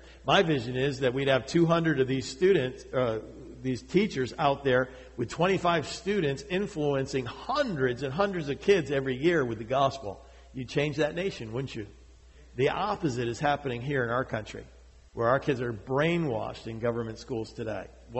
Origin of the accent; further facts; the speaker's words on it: New England, United States; I was from New England.